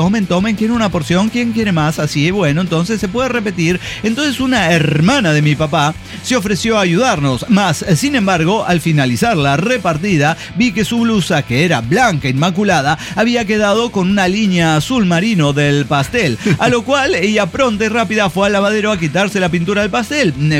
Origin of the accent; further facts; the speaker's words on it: Zacatecas, Mexico; now in Guadalajara, Mexico; recuerden que soy de Zacatecas, pero estoy viviendo en Guadalajara